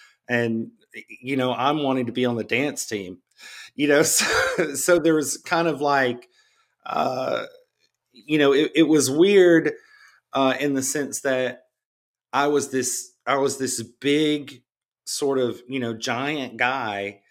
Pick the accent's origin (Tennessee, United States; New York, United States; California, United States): Tennessee, United States; Memphis; I grew up in Memphis, my parents, you know, played music all the time